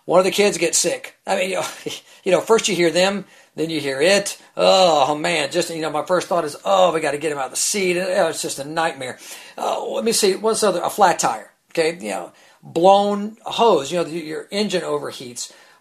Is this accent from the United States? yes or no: yes; Atlanta, Georgia, United States; I'm from Atlanta